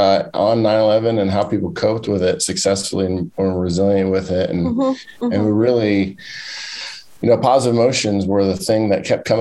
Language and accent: English; Maryland, United States; So I grew up in Maryland on the East Coast and went to undergrad at William & Mary